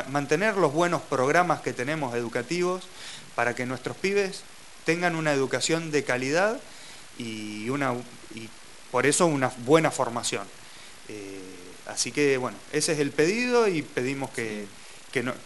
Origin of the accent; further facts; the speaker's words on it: Argentina; somos todos argentinos